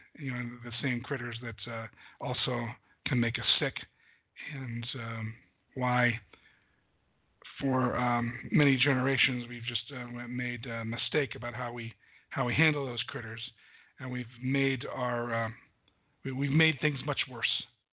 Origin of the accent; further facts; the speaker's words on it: United States; you know, I'm an American and I don't like to give things up.